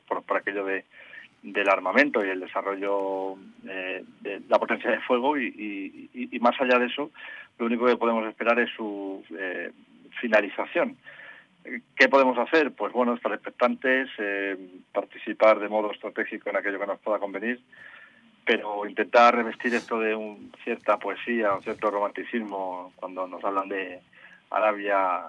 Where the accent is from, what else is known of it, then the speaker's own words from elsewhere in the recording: Spain; como ciudadano español